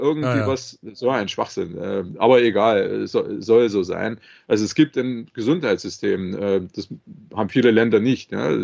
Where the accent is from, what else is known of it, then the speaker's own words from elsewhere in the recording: Leipzig, Saxony, Germany; Wenn ich zum Beispiel in Leipzig, wo ich herkomme, wenn ich gewollt hätte, mit Menschen zusammenzukommen